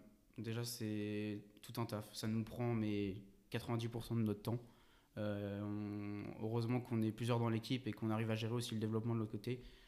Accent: Paris, Île-de-France, France; nous, on est français de Paris et on pouvait pas aller rencontrer les gens là-bas

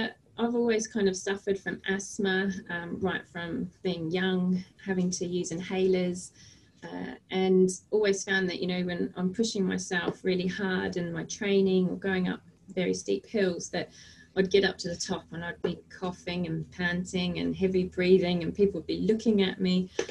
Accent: New Zealand; born there; as you said, I was born in New Zealand, so kind of pretty much an outdoorsy person right from day one.

